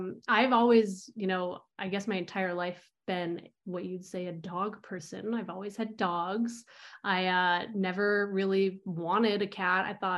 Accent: Aspen, Colorado, United States; So I'm born and raised in Aspen, Colorado, which I feel like is kind of like the mini Alaska.

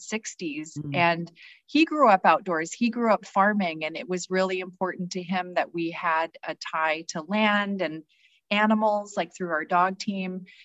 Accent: Kuskokwim, Alaska, United States; And growing up on the Kuskokwim, that really blew my mind.

